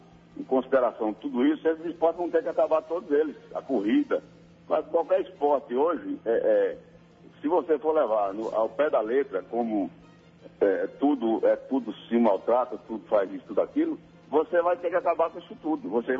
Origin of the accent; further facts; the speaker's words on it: Northeast Region, Brazil; nós, como nordestinos e brasileiros, a gente não é merecedor disso.